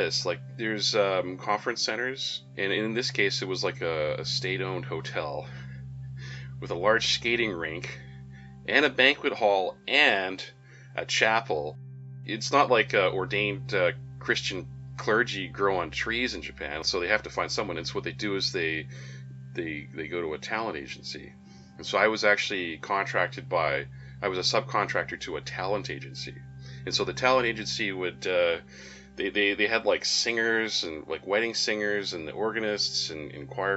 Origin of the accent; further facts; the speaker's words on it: West Coast, Canada; Yeah, I grew up in Canada on the West Coast